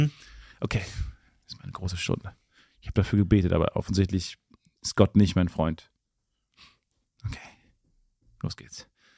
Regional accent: Dortmund, North Rhine-Westphalia, Germany; weil ich bin ja Dortmunder Jung

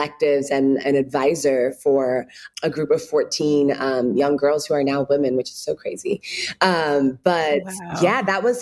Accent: Ghana; now in Chicago, United States; when you're home being Ghanaian, you always have shea butter, but you know, you'll try to step away from it. It's too hard. It's like all these different things. But when I moved to Chicago

